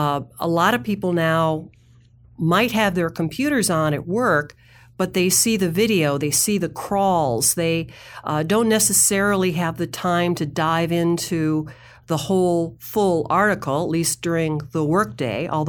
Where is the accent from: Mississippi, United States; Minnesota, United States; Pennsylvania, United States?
Minnesota, United States; I just returned from my native Midwest. I had a family vacation up in Wisconsin. I'm originally from Minnesota.